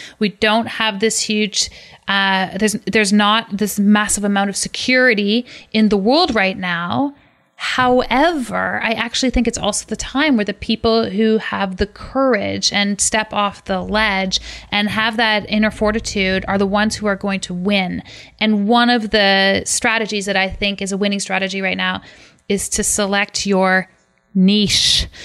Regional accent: Canada; I'm from Canada

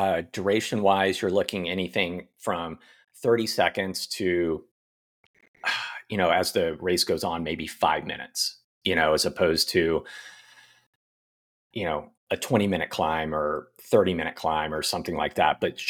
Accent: Kansas City, Missouri, United States; growing up in Kansas City and racing across Kansas and Missouri and Oklahoma, I mean, I was used to it.

